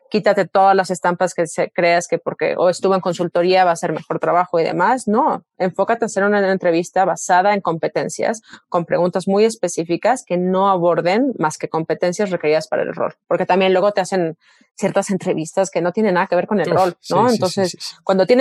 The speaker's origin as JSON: {"language": "Spanish", "country": "Mexico", "moved": "yes", "said": "Y salí fuera de México, o sea, siempre digo, me tuve que salir para poder sentirme segura"}